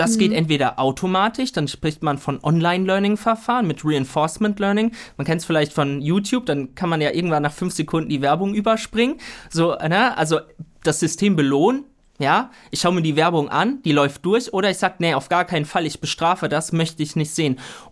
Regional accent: North Rhine-Westphalia, Germany; Erstmal, ja, ich komme aus Südwestfalen. Ja. So, ich bin da groß geworden, ich habe da studiert

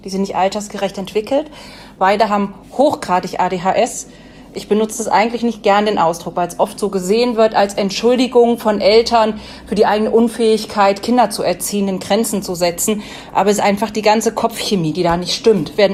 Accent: Wedemark, Lower Saxony, Germany; ich komme aus der Wedemark. Das ist eine Region nördlich von Hannover.

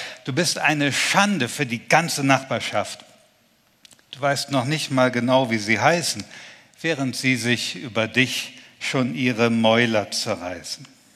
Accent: Germany; In Westdeutschland, wo ich aufgewachsen bin

